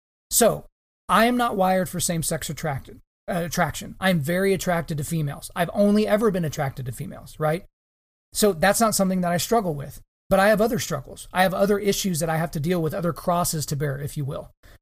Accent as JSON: {"language": "English", "region": "Oklahoma", "country": "United States", "said": "In my home state of Oklahoma."}